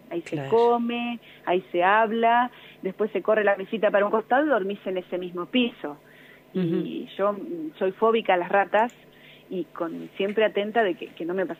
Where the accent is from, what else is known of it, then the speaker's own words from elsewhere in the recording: Argentina; Somos tan los argentinos, tan egos, que pensamos que nos conocen.